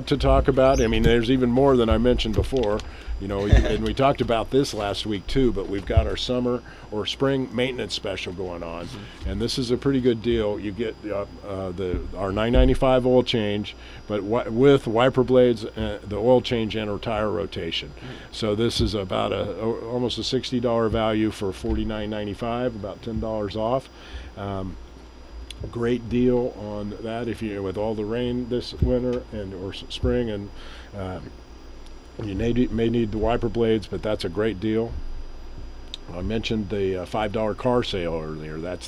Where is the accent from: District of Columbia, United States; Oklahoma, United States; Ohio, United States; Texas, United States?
Oklahoma, United States; Tulsa; now in Bartlesville, United States; I grew up in Tulsa, and, you know, I played basketball